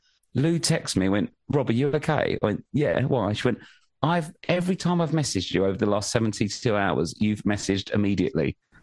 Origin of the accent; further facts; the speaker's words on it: England, United Kingdom; now in Australia; now I'm just like that weird fucking Pom walking around filming children.